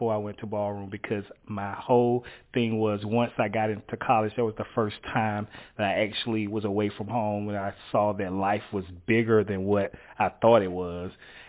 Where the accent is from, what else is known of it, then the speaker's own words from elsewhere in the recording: Winnsboro, South Carolina, United States; born there; I was born in Winnsboro, South Carolina. I'm the only child.